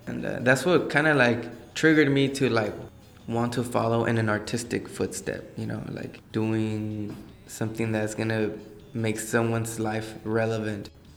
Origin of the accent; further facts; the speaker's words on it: Los Angeles, California, United States; I'm from the South Central, the Watts area. I grew up on 68th and Compton. I've been playing music since I was like five.